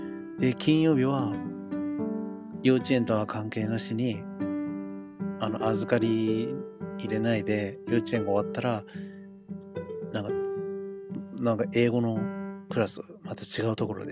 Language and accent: Japanese; United States; なんか俺アメリカで育ってよかったと思うし